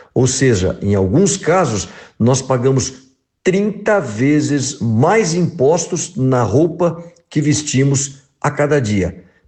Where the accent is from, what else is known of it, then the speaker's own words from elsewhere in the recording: Brazil; eles também adoram o futebol como nós brasileiros